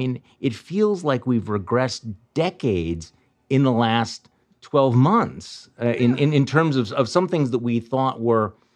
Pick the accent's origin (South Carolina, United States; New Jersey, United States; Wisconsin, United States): Wisconsin, United States; you can see in my home state of Wisconsin